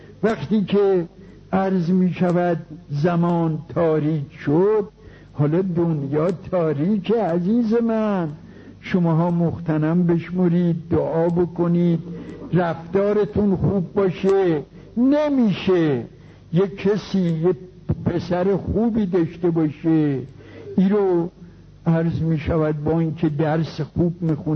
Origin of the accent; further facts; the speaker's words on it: Tehran, Tehran Province, Iran; گفتم ما اهل تهران هستیم.